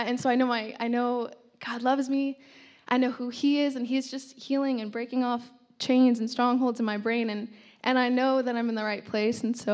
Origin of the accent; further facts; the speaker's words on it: Arizona, United States; I was born and raised in Arizona.